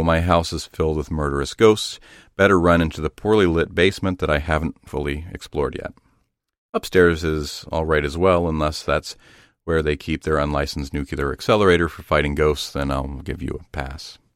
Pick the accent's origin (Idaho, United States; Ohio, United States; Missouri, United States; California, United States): Ohio, United States; Zanesville; I recall that while growing up in Zanesville, Ohio, there is a Pizza Hut on Maple Avenue with a buffet that I'd love to go to with friends.